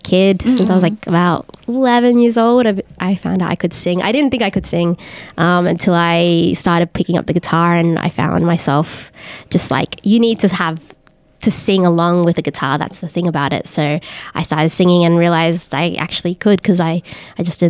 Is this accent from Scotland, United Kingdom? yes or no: no; Liverpool, North West England, United Kingdom; I'm a musician from Liverpool, although I moved recently to Richmond.